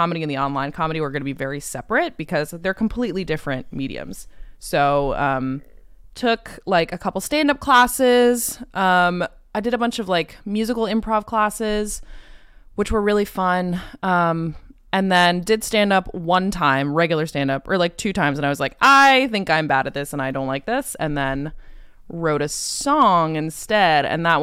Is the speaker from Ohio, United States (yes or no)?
no; New York, United States; born there; I was born in New York, and then I was kid number two of three.